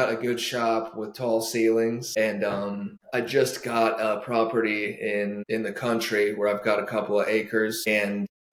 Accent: Omaha, Nebraska, United States; also born or lived in Lincoln / Florida; Yeah, I was born in Lincoln, but we moved to Millard when I was like one or two, and then I grew up in Omaha.

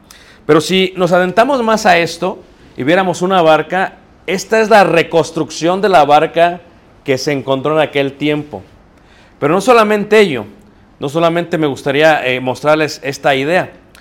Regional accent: United States; estoy pensando en pies porque vengo de Estados Unidos

